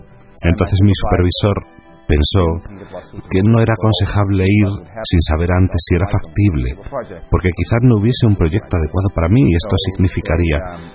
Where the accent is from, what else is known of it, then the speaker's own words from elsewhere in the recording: the north, Netherlands; Nací y crecí en los Países Bajos. Mi familia la constituíamos mis padres, mi hermano, mi hermana y yo. Vivíamos en el norte del país.